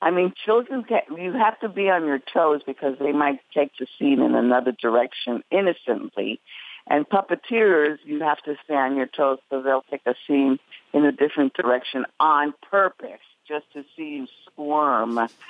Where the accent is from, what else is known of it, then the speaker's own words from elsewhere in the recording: South Bronx, New York, United States; because I'm Puerto Rican and I was born in the 50s and raised and watched a lot of television as I was growing up in the South Bronx.